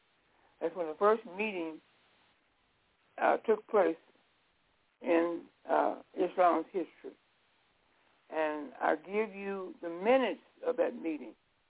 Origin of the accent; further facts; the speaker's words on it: Chicago, Illinois, United States; I was born and miseducated in Chicago. This is where I live and have been living all my life.